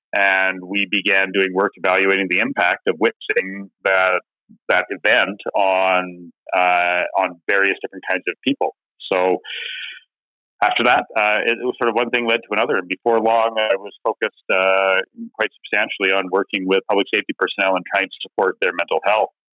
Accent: Edmonton, Alberta, Canada; born there; now in Regina, Canada; So I'm living in Regina right now. I'm at the University of Regina, but I was born in Edmonton.

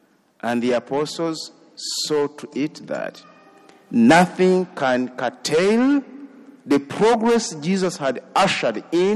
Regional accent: Rwanda; accent: foreign; English is a second language; Dear friends, as I said in the beginning, I'm here on the invitation of the Archdiocese of Indianapolis and your parish to share with you our part of faith in Rwanda in Africa.

